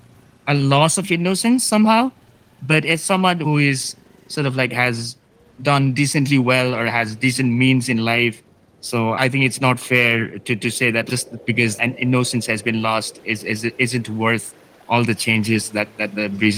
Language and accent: English; Nepal; Actually not, because the world for you, what was these bounds, that little valley that was a world enough in itself.